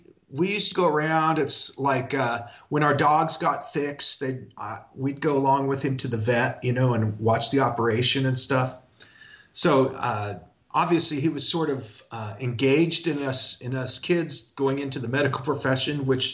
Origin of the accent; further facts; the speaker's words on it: Falls City, Nebraska, United States; Well, I grew up in a place called Falls City, Nebraska, which is in the southeast corner of Nebraska